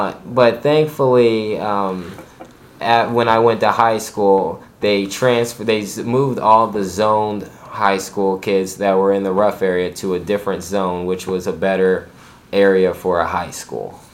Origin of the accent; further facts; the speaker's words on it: Coatesville, Pennsylvania, United States; born there; I was born in Coatesville, Pennsylvania, which is a suburb of Philadelphia.